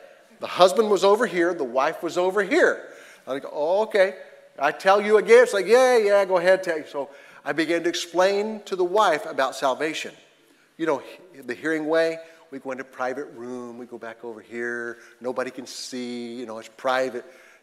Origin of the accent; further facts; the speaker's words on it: Florida, United States; I said, "I'm from Florida."